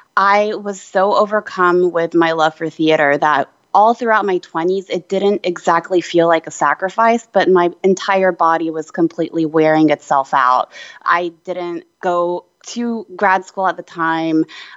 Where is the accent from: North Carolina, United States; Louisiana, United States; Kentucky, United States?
Kentucky, United States; also born or lived in Japan; now in New York, United States; Well, I think just to start with, I'm from Kentucky and Japan. And when I moved here, I actually had no money, right?